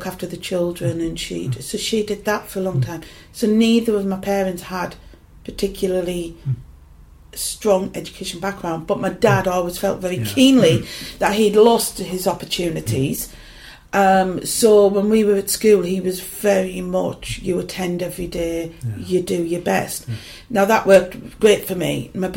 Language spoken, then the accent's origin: English; Newton Aycliffe, North East England, United Kingdom; I'm from Newton Aycliffe, where I live now. Yeah. We moved back home.